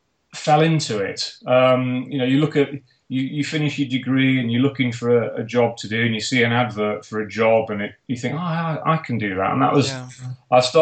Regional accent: Sheffield, Yorkshire and the Humber, United Kingdom; I am from Sheffield as well.

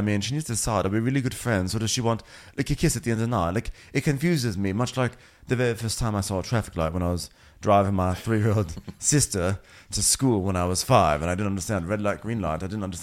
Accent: Tasmania, Australia; I'm from Australia. Close. I'm actually raised in Tasmania.

